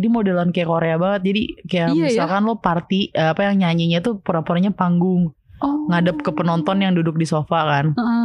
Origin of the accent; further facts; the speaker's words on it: Indonesia; Terus dia nanya-nanya, kalian dari mana gitu kan. Kita dari Indonesia.